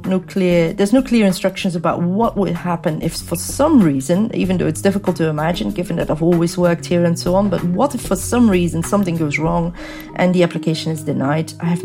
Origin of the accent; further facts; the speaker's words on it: Belgium; now in United Kingdom; Originally, I'm from Belgium. I grew up in Belgium. I moved to the UK first in 2011.